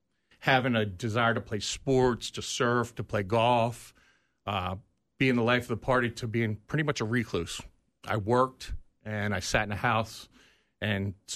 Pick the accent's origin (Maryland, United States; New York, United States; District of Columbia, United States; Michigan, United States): Maryland, United States; Ocean City; So I grew up in Ocean City, Maryland, beach town. Grew up surfing, skating.